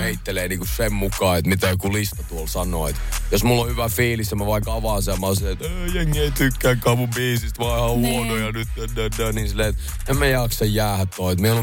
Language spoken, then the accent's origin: Finnish; Jyväskylä, Central Finland, Finland; kun mäkin tulin Jyväskylästä tänne